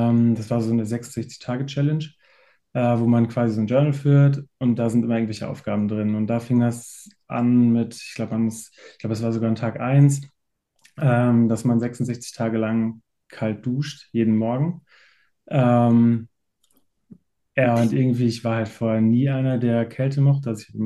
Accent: North Rhine-Westphalia, Germany; bin aus dem Sauerland. Daher kennen wir uns ja auch so ein bisschen aus der Ecke. Bin 34 Jahre alt.

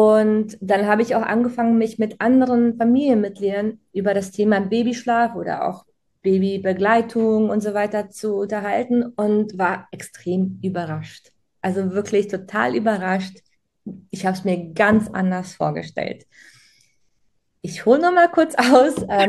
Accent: Split-Dalmatia County, Croatia; aus Split. Split ist eine Stadt und ich komme aus der Nähe von Split, aus dem Dorf.

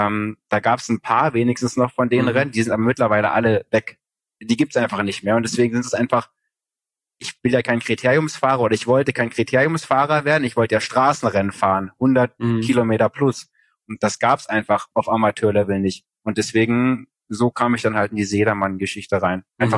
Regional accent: East Germany, Germany; ich komme halt aus Ostdeutschland

